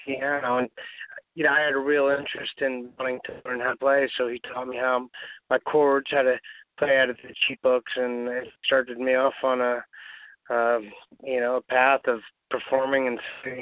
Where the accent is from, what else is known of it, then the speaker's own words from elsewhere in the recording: Los Angeles, California, United States; moved away as an adult; I was born and raised in Studio City, California, Los Angeles.